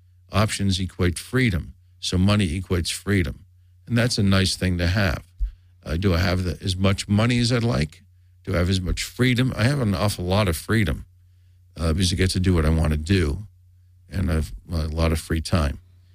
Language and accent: English; New York, United States; born or raised there; also born or lived in Montreal, Canada